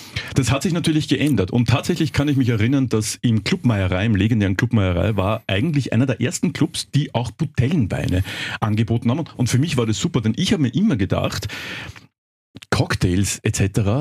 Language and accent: German; Vienna, Austria; Naja, ich komme aus Wien, du nicht.